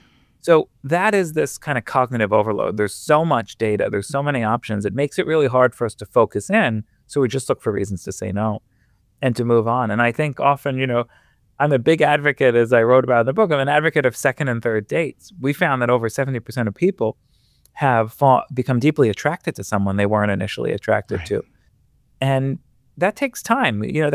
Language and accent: English; Queens, New York, United States; Sure. So I grew up in Queens, a Queens boy, and we were driving by Forest Park, and folks who know New York or know Queens know that there's an old, beautiful carousel in Forest Park.